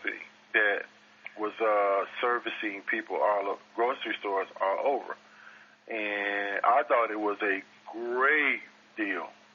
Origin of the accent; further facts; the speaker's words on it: Macon, Georgia, United States; There was, in my hometown of Macon, Georgia, there's a Harriet Tubman Museum, and there's also a Boys and Girls Club.